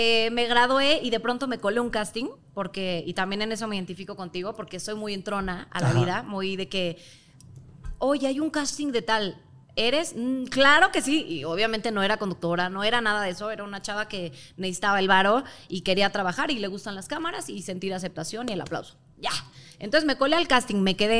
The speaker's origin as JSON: {"language": "Spanish", "country": "Mexico", "said": "Soy mexicana, pero de no sé si sea ascendencia o descendencia, la cosa es que viene de ahí"}